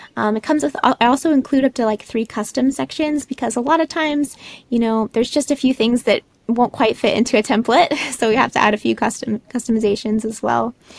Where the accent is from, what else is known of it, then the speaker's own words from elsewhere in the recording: Kentucky, United States; So I worked with a wedding client here in my home state, actually, in Kentucky, last year.